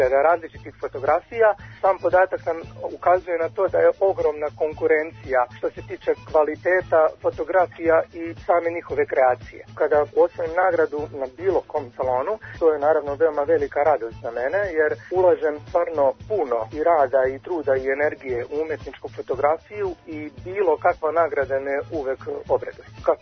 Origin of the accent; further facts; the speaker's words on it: Čačak, Šumadija and Western Serbia, Serbia; iz Čačka sam